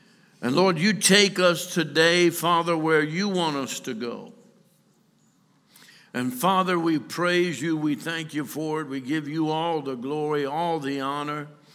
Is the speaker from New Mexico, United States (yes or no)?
no; New Orleans, Louisiana, United States; I'm originally from New Orleans. And so we have a lot of different words there, but praise God. I was New Orleans born and bred, and then I got to Texas as quick as I could.